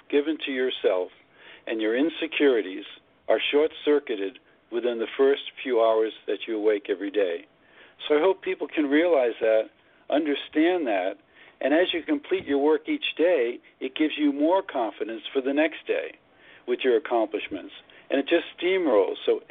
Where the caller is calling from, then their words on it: Palm Springs, California, United States; Palm Springs, California.